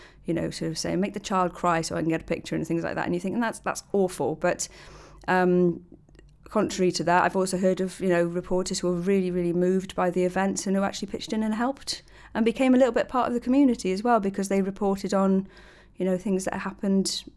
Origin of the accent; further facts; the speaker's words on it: Wales, United Kingdom; Well, I grew up in the Merthyr Valley, so I went past the scene of the accident on my way to school every day.